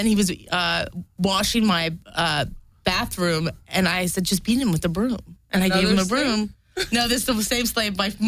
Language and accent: English; Maryland, United States; I'm from Maryland.